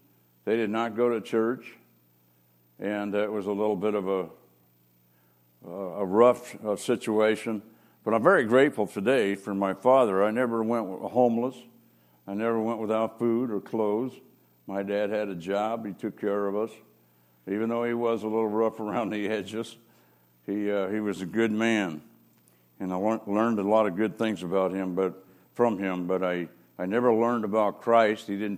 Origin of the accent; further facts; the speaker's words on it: Mill Valley, California, United States; my story starts off, I was born and raised in Mill Valley, California, Marin County.